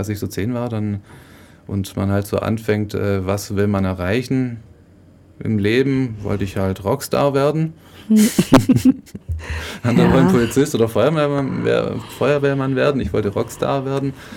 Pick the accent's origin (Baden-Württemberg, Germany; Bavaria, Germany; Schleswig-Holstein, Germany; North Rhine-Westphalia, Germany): Baden-Württemberg, Germany; Schwäbisch Gmünd; born there; Ich bin in Schwäbisch Gmünd geboren.